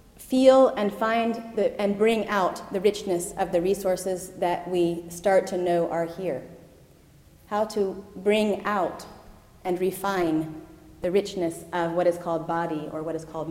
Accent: United States; now in India; where I grew up in the United States, there's much less connection

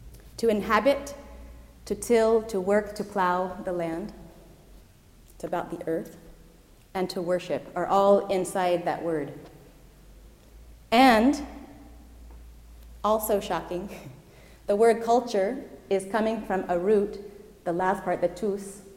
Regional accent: United States; now in India; where I grew up in the United States, there's much less connection

